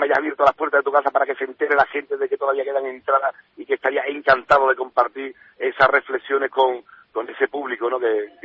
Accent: Bilbao, Basque Country, Spain; tú sabes, yo soy de Bilbao

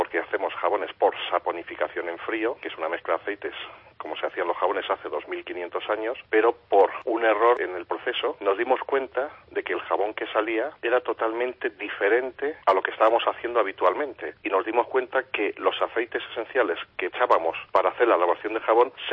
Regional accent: Castilla-La Mancha, Spain; Además somos castellano-manchegos

